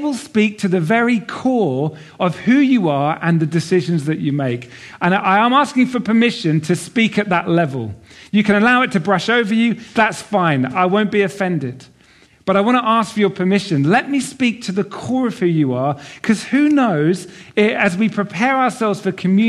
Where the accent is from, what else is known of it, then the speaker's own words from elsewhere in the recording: Norwich, East of England, United Kingdom; I grew up in Norwich in Norfolk. Anyone know where Norwich is? It's the bit that takes forever to get to.